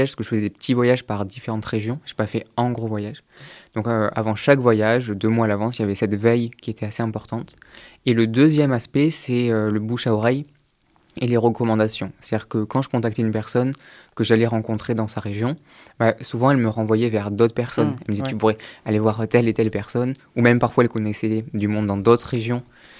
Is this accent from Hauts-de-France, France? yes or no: no; Bordeaux, Nouvelle-Aquitaine, France; je viens de Bordeaux, donc c'est pas trop loin.